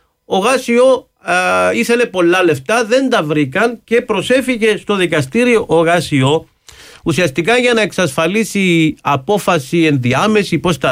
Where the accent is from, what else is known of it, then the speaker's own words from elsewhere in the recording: Cyprus; πρόσφατα στη Γερμανία όταν τους είπα ότι είμαι από την Κύπρο